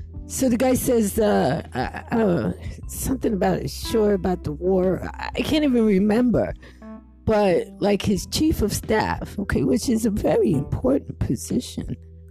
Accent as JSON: {"language": "English", "region": "New Jersey", "country": "United States", "said": "And I'm from Jersey."}